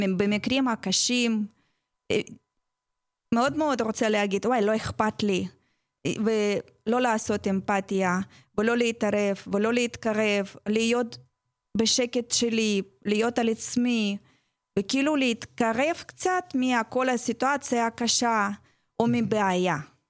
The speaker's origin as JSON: {"language": "Hebrew", "region": "Moscow", "country": "Russia", "moved": "yes", "lives_now": "Israel", "said": "עליתי לארץ לפני 8 שנים ממוסקבה, מרוסיה."}